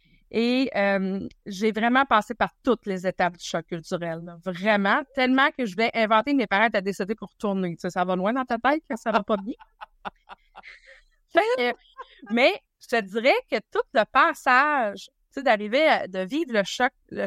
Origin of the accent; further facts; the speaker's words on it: Quebec, Canada; J'avais jamais voyagé de ma vie. Je viens de la Gaspésie.